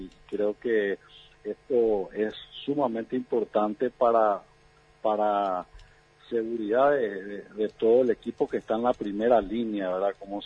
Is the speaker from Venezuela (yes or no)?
no; Paraguay; eso nos pone contentos como paraguayos y como colaboradores de la asociación